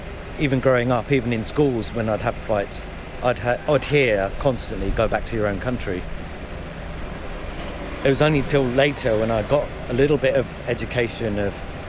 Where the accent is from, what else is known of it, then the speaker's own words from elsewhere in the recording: Leeds, Yorkshire and the Humber, United Kingdom; born there; I was born in Leeds. Here, UK. Where did your parents come from? And I go, oh, they're from Kenya.